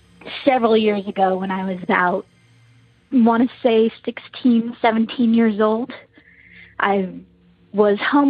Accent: Utah, United States; I'm from Utah.

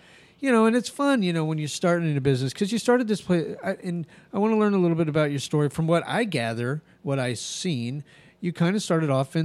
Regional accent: Albuquerque, New Mexico, United States; You know, I grew up in Albuquerque. I am New Mexican, right? And she's like, you're what? And I go, I grew up in New Mexico.

